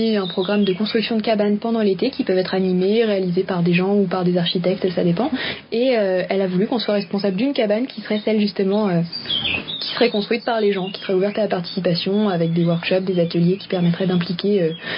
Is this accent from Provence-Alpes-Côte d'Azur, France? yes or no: no; Île-de-France, France; je viens de la région parisienne, j'ai 23 ans et je suis diplômée de lettres